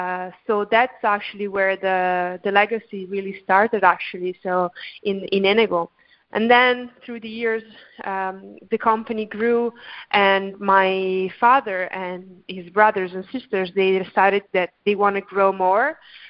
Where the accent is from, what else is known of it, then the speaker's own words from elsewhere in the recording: Grigno, Trentino-Alto Adige, Italy; English is a second language; I am in Italy. I'm in North Italy. I am in Grigno, which is my hometown. It's in the province of Trento, so near Lake Garda